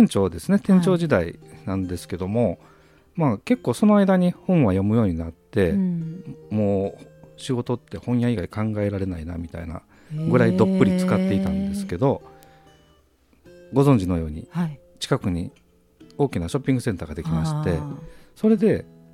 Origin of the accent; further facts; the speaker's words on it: Nara, Japan; moved away as an adult; はい、僕は奈良ですね。